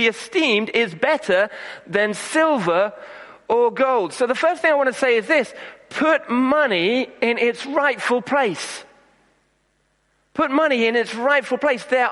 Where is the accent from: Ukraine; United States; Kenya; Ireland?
Kenya; as I was growing up in Kenya, only a few hundred yards from one of the largest slums in the world